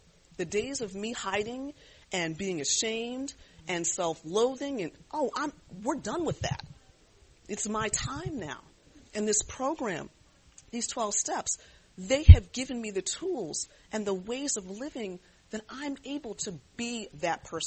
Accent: East Coast, United States; now in California, United States; I am not from California. I am from the East Coast. My sister recently moved here

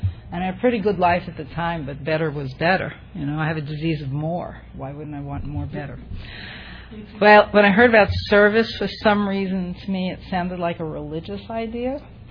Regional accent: San Diego, California, United States; I'm from San Diego.

